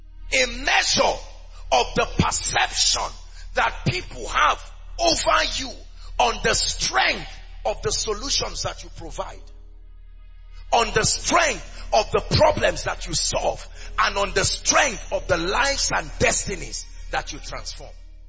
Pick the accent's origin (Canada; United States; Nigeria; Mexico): Nigeria; I grew up in Nigeria, and there is a way.